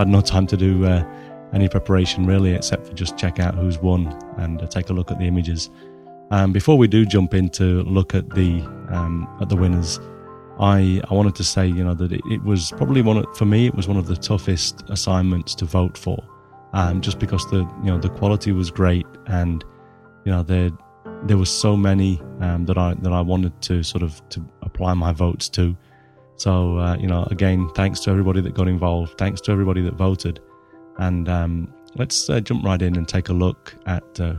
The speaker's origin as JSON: {"language": "English", "region": "South East England", "country": "United Kingdom", "said": "it's from my home country of England, West Sussex."}